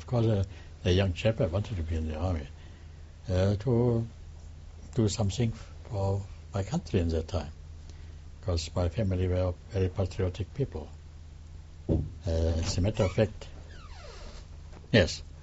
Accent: Chorzów, Silesian Voivodeship, Poland; This was an accident hospital in my hometown, in what in that time called Königswitte. Later it became Polish. It's called now Chorzów.

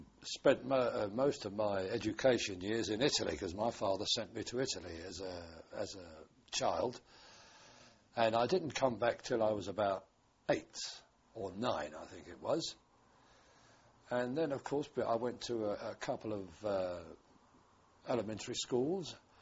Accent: London, United Kingdom; born there; I was born in London on the 2nd of January, 1923.

